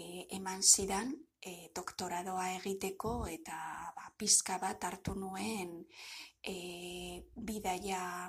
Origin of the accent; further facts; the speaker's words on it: Vitoria-Gasteiz, Basque Country, Spain; Gasteizkoa naiz eta bidaia salea naiz.